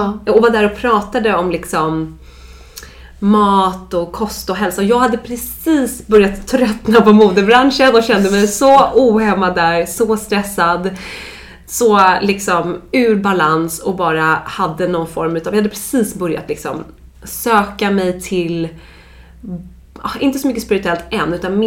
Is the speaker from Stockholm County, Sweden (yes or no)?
yes; Dalarö, Stockholm County, Sweden; jag är uppvuxen ute på Dalarö, där vi faktiskt nu bygger hus